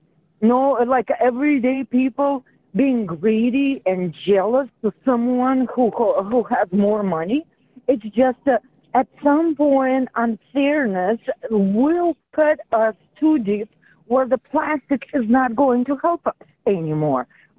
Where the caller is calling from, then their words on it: Russia; English is a second language; You know, I'm from Russia, right? So from the small age, we start learning about revolution.